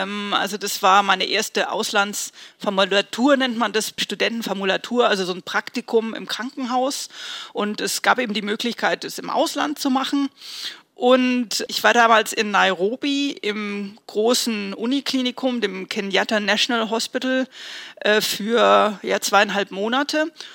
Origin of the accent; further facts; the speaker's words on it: Heidelberg, Baden-Württemberg, Germany; born there; Ich bin in Heidelberg geboren, genau.